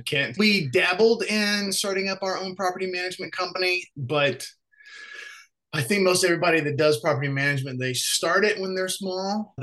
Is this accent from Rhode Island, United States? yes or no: no; Alabama, United States; I'm the director of Fairwinds Capital Investments. I am originally from Alabama.